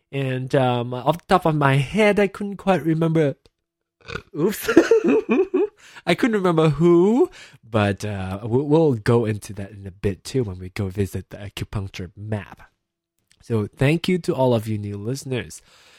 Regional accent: Malaysia; moved away as an adult; now in United States; I am from Malaysia. I was born in Malaysia and raised in Malaysia. Came to the United States about 10 years ago and for school, and then found a job here, or graduated, found a job, and currently now residing in the United States of America.

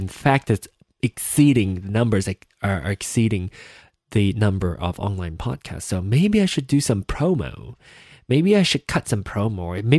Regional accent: Malaysia; being Malaysian and being different, being gay

